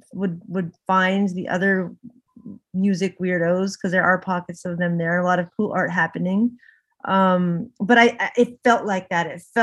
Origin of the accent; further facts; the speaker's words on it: Canada; I also don't feel connected because I grew up here in Canada.